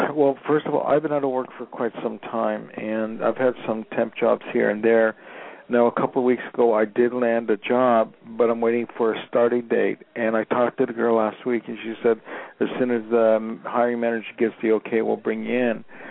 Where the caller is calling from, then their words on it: Los Angeles, California, United States; I'm calling from Los Angeles.